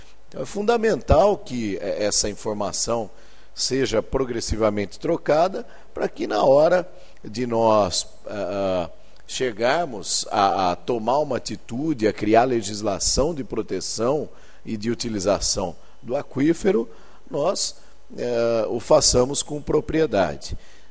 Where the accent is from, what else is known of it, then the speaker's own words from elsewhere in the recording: Jaú, São Paulo, Brazil; lá na minha cidade natal, em Jaú, interior do estado de São Paulo